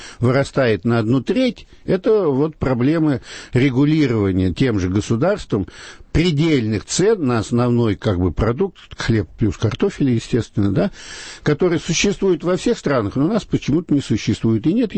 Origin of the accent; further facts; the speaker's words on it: Saint Petersburg, Russia; А почему все из Ленинграда, моего родного города, или Санкт-Петербурга, название которое я не очень люблю?